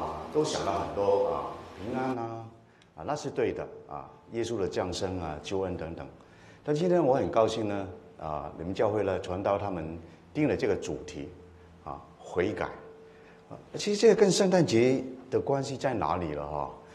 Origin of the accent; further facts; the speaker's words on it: Macau; also born or lived in Hong Kong; 我是在澳门出生，澳门长大了，后来到香港去读书。